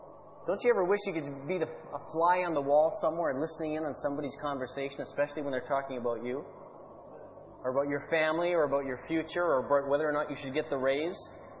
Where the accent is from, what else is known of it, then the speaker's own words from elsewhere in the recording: Canada; although I'm Canadian and I like the way Canadians do things because that's my culture